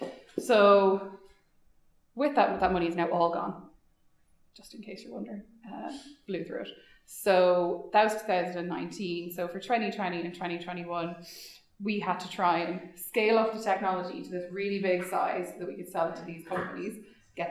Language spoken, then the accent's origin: English; Ireland; It's just as Irish people, I feel like we can't do.